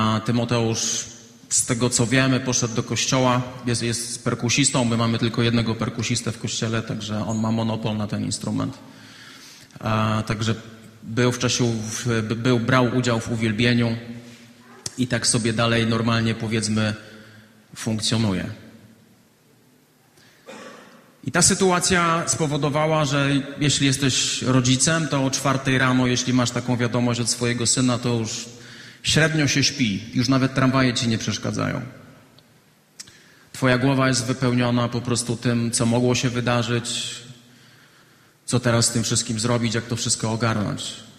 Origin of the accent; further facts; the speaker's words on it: Olesno, Opole Voivodeship, Poland; Ja pochodzę z małego miasta, oddalonego 110 kilometrów stąd. To miasto nazywa się Olesno.